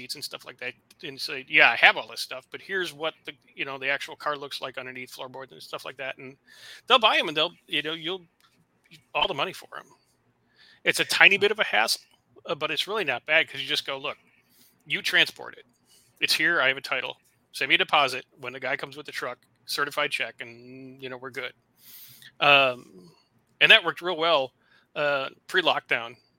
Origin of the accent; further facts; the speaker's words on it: Wisconsin, United States; also born or lived in Las Vegas; now in Tennessee, United States; because I lived out in Las Vegas and here in Tennessee, not a lot of rusty cars, because I'm from Wisconsin, I know what a rusty car is.